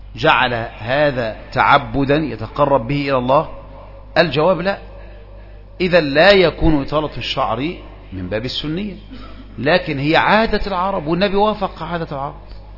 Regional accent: Egypt; ويمكن عندنا في مصر أيضا هذا تجده قريبا إلى هذا من هذا النوع

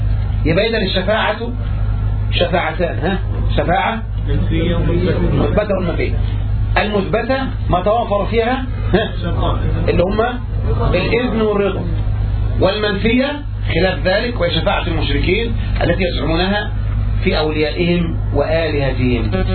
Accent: Egypt; احنا مصريين، احنا أولى بهذا.

